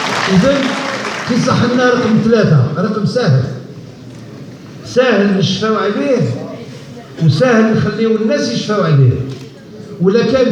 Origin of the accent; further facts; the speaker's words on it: Algeria; نحن جزائريين ومع الشعب الجزائري ومع الجزائر